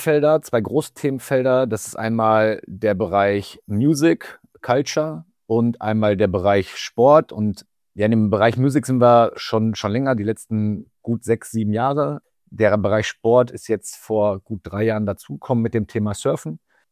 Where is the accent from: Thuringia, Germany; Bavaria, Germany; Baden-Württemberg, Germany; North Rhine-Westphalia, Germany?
North Rhine-Westphalia, Germany; born there; ich komme gebürtig aus dem Sauerland und da sind wir ja mit Brauereien ganz gut gesegnet.